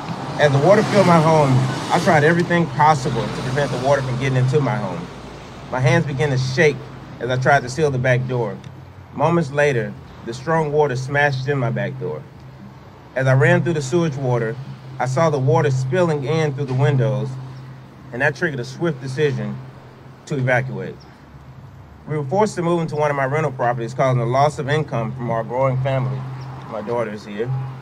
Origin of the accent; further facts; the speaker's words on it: Atlanta, Georgia, United States; Having been born and raised in Southwest Atlanta and educated in Northwest Atlanta, I have long observed the stark disparities between the two areas.